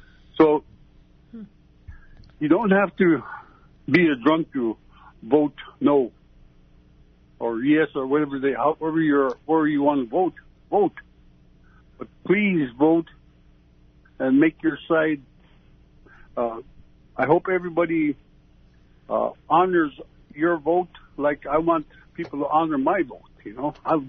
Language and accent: English; Bethel, Alaska, United States; Hey, I'm from Bethel.